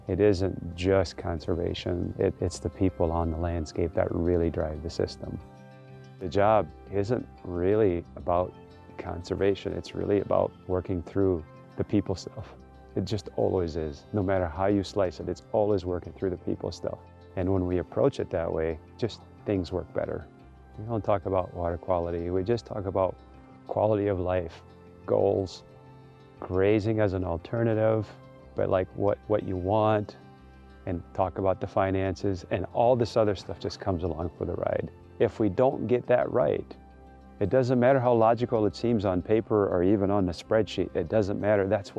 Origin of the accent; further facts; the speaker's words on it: Madagascar; now in United States; Growing up in Madagascar, we spent time in the woods and in the field all the time. We basically lived outside, and when I came to the U.S.